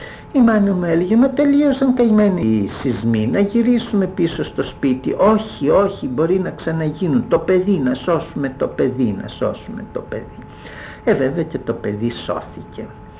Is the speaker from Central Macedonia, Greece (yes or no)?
yes; Thessaloniki, Central Macedonia, Greece; δημοτικό σχολείο για πρώτη φορά στη ζωή μου κατάλαβα ότι όλοι εμείς που ζούμε στη Θεσσαλονίκη δεν είμαστε Έλληνες.